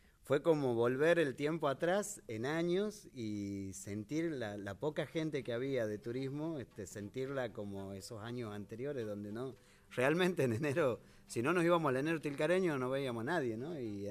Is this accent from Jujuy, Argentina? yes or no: yes; Humahuaca, Jujuy, Argentina; soy Jujuy, pero... nacido en Humahuaca, nacido, malcriado y criado ahí en ese pueblo. He tenido la suerte de vivir hasta mis 22 años, así que he tenido mucho tiempo de transcurrir en ese pueblo